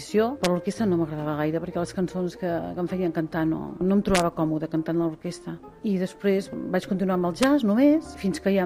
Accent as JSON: {"language": "Catalan", "town": "Torelló", "region": "Catalonia", "country": "Spain", "tie": "born or raised there", "said": "Al meu poble, a Torelló, vaig començar a fer piano i una mica de cant amb una noia que hi havia al poble que donava classes"}